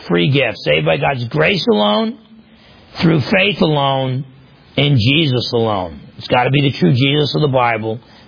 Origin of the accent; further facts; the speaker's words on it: New Jersey, United States; you're the same jerk you were when you were 20 years old growing up in New Jersey.